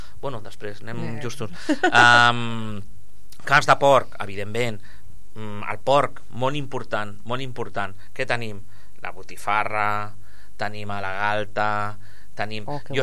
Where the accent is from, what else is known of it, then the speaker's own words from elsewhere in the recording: Catalonia, Spain; som país de porc, ja ho hem dit, som catalans, som de porc